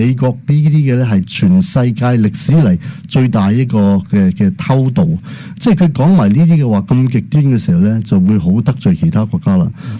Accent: China; 就我哋中国人有时咁讲啊。

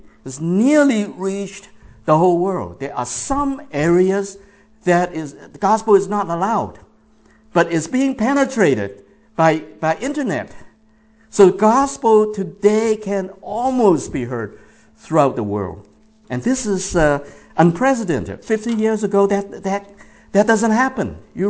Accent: San Francisco, California, United States; And I come from San Francisco. And I hate to walk in the street of San Francisco.

